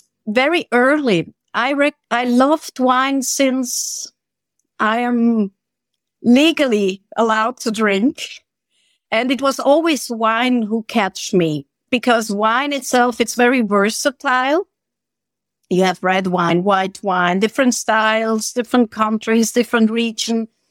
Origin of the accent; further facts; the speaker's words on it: Switzerland; English is a second language; now in Bosnia and Herzegovina; Actually, I'm coming from Swiss. I'm from Switzerland. I'm Swiss. And I live here in Bosnia and Herzegovina since 2018. First year in Sarajevo, and now we moved to my beloved Herzegovina, the southern part of Bosnia and Herzegovina.